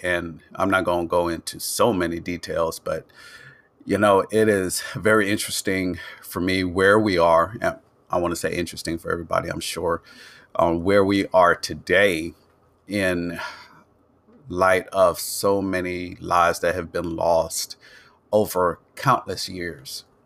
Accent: Trinidad & Tobago; but they didn't sound like me because I'm from Trinidad. I had an accent.

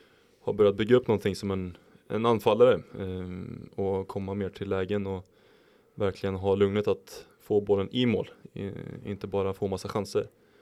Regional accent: Skövde, Västra Götaland County, Sweden; Jag är från Skövde och varit där många år.

